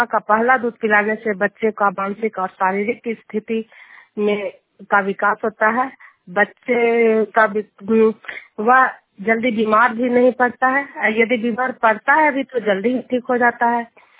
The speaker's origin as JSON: {"language": "Hindi", "town": "Juniyar", "region": "Bihar", "country": "India", "said": "मैं नालंदा जिला हिलसा प्रखंड जुनियर गांव के निवासी हूँ"}